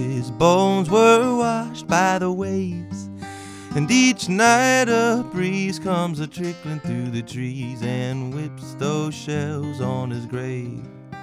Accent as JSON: {"language": "English", "region": "New York", "country": "United States", "tie": "born or raised there", "lives_now": "Austin, United States", "said": "I'm actually originally from the New York area. I grew up on Long Island, and I've lived in Austin for the last 3 years."}